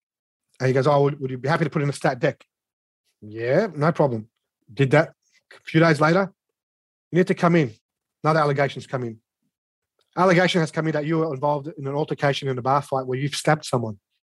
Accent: Redfern, New South Wales, Australia; So I grew up in Redfern. Gough Whitlam came to my grandparents' house in Redfern. They were community leaders of the Lebanese community.

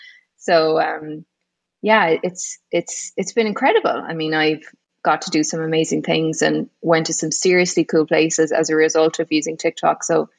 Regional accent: Galway, Connacht, Ireland; I'm from Galway originally.

